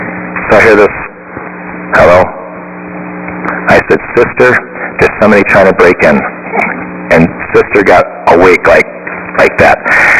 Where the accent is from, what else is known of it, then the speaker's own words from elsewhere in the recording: Omaha, Nebraska, United States; I'm a bishop, and I'm visiting from Omaha, Nebraska, and I don't know where I don't know the address of this church.